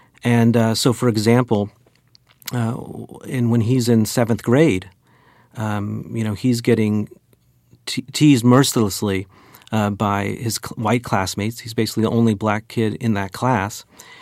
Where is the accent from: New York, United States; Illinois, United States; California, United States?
California, United States; as a white Jewish kid growing up in the San Fernando Valley, very suburban